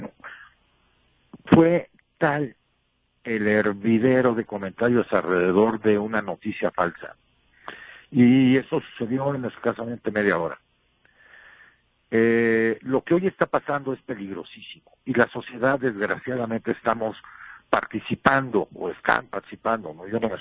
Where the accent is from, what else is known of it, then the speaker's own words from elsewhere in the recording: Mexico; somos mexicanos buscando el bien de México